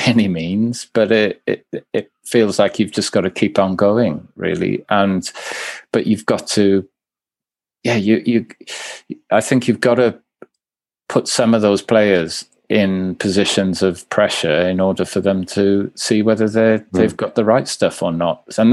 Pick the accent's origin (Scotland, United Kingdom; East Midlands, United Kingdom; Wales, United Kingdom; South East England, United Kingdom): Wales, United Kingdom; Swansea; I mean, you know, I'm from Swansea, you know.